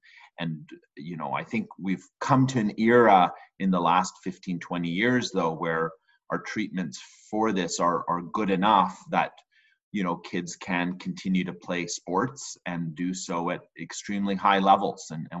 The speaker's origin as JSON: {"language": "English", "town": "Vancouver", "region": "British Columbia", "country": "Canada", "tie": "born or raised there", "also_born_or_lived": "Stockholm, Sweden", "said": "Yeah, I was actually born in Stockholm, Sweden, but Vancouver's been home for me for over 30 years and grew up here."}